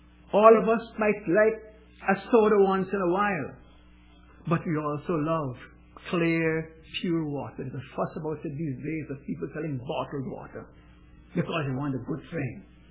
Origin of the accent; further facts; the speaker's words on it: Amsterdam, North Holland, Netherlands; moved away as an adult; when I left my hometown, that in Amsterdam